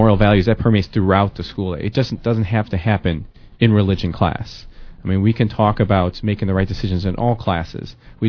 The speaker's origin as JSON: {"language": "English", "town": "Chicago", "region": "Illinois", "country": "United States", "tie": "born or raised there", "said": "I was born and raised here in Chicago."}